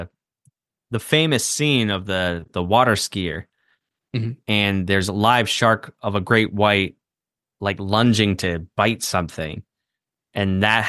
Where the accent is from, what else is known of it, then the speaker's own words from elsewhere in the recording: Orlando, Florida, United States; so I grew up in Orlando, and one of my favorite places in the world is Universal Studios Orlando, the theme park.